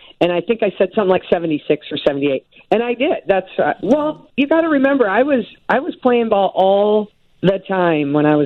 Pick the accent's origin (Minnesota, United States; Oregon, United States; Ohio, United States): Minnesota, United States; So he was determined to convert me because I'm originally from Minnesota, you know.